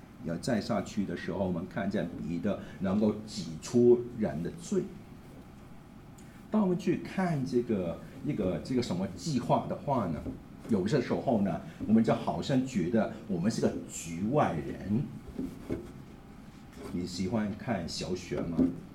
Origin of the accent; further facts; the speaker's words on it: Hong Kong; 我们在香港出生，在香港长大